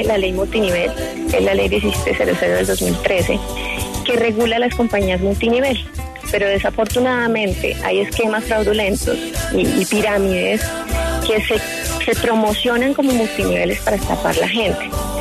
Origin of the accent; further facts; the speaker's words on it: Bucaramanga, Santander, Colombia; Nosotros somos obviamente de Bucaramanga, de esas familias que son como muy pegadas para todos, ¿no?